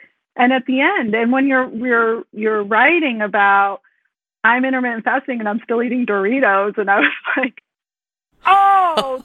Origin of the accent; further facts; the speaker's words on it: Elk Grove, United States; from Elk Grove.